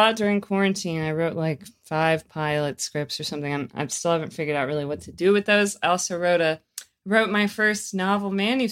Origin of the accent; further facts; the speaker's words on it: North Carolina, United States; I always knew I didn't want to stay in North Carolina, though. I never really felt like I fit in like the the rural small town life.